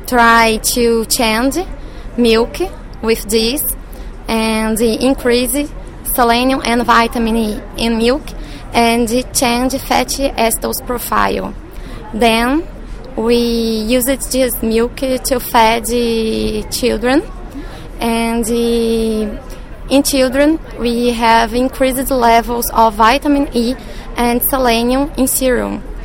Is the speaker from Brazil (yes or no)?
yes; Brazil; English is a second language; Okay, I'm from Brazil, and there me and my team works with animal production and animal nutrition.